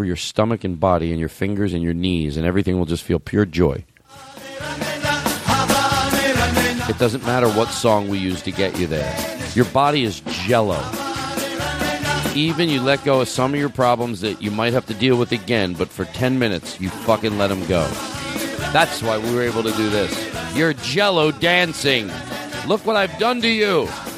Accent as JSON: {"language": "English", "town": "Chicago", "region": "Illinois", "country": "United States", "said": "from Chicago."}